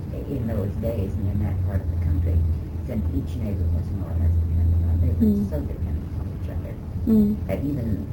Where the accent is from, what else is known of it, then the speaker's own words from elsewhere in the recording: Oklahoma, United States; born there; I was born in Indian Territory.